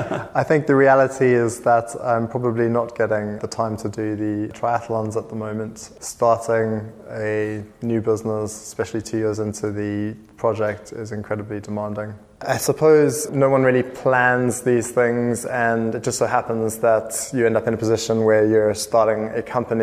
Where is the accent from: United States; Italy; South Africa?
South Africa; moved away as an adult; now in United Kingdom; So you might have gathered that I am South African, but have lived in the United Kingdom now for just under 20 years, practically a lifetime.